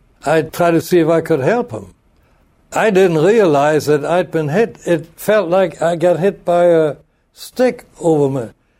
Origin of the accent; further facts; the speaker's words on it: Germany; accent: German; English is a second language; What happened, the Frenchman I talked to noticed my German accent.